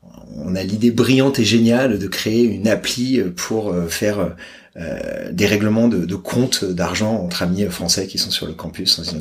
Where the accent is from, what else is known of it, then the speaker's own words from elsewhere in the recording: Nancy, Grand Est, France; born there; Moi, je suis né à Nancy, dans l'est de la France.